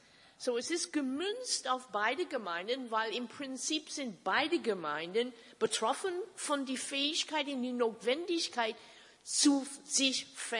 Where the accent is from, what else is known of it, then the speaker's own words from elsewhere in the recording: Minnesota, United States; wie ich aufgewachsen bin in Minnesota in den 50er Jahren, in die Sonntagsschule dort